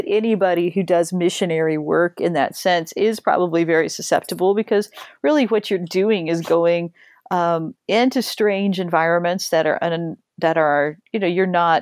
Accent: Colorado, United States; I just grew up with a lot of them. And I think growing up in Colorado, it was more of a familiarity thing

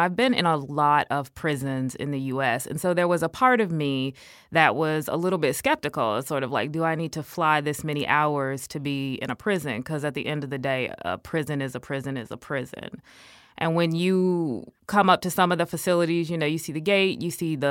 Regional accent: Illinois, United States; born or raised there

